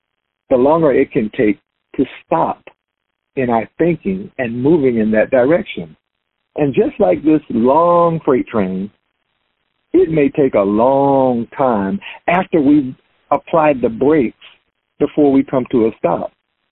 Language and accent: English; the South, United States; I grew up in the South, so I was used to seeing long freight trains.